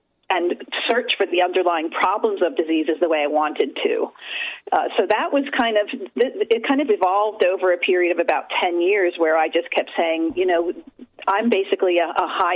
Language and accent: English; New Jersey, United States; I'm just an American who grew up just in New Jersey, basically, in southern Jersey, in farmland